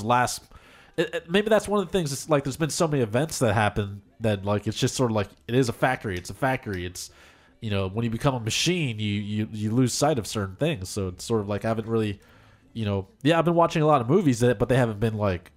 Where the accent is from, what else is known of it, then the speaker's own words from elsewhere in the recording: Philippines; you know, I'm Filipino, so you see all these people. That's right, Filipino pride.